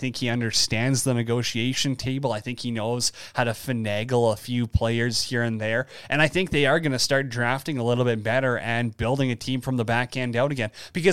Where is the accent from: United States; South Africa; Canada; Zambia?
Canada